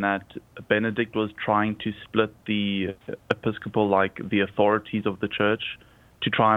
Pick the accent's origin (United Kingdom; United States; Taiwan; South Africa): South Africa; Yes, I'm really from South Africa